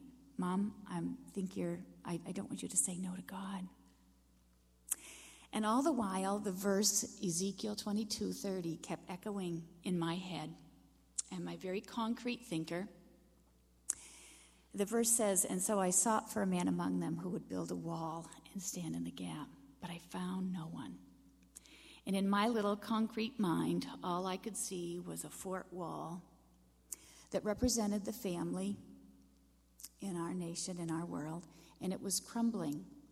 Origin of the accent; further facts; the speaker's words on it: Maine, United States; And the fact, too, that we were both born and raised in Maine, and Maine is our home. We know everything about Maine, and we wanted to stay in Maine